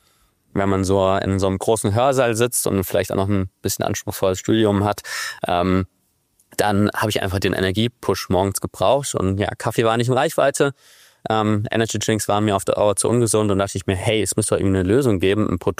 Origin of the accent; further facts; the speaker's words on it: Wiesbaden, Hesse, Germany; Ich bin ja in Wiesbaden zur Schule gegangen.